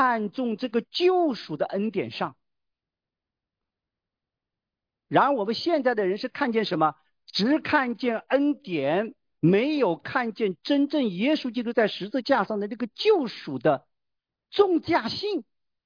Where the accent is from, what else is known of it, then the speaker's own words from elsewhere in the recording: Hunan, China; 我是湖南人